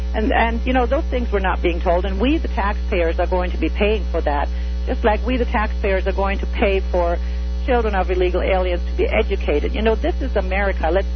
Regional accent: Germany; moved away as an adult; now in United States; I was born and raised in Germany, and I took the time to become a very proud citizen of the United States.

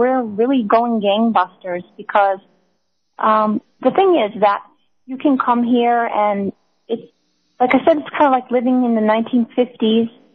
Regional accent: United States; moved away; So, for example, I come from the United States, and that's a place where the internet is very developed here.

